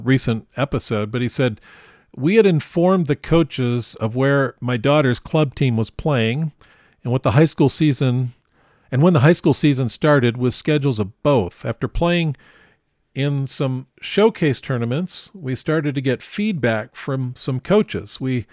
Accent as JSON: {"language": "English", "region": "New York", "country": "United States", "tie": "born or raised there", "said": "I grew up in New York, upstate New York. We had the leaves and maple trees, all of that."}